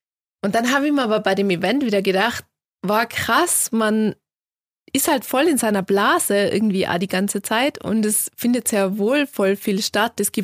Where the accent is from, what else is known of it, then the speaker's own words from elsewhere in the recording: Tyrol, Austria; inspirierende und spannende Persönlichkeiten, die es halt da bei uns in Tirol so gibt.